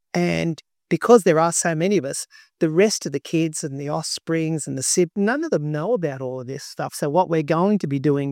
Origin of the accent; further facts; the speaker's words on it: Australia; I've grown up, I'm an Aussie boy. So I've grown up here